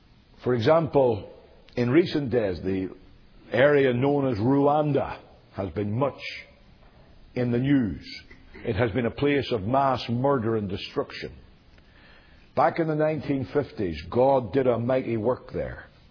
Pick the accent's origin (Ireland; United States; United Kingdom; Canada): Ireland; I come from Ireland, the land of saints and scholars.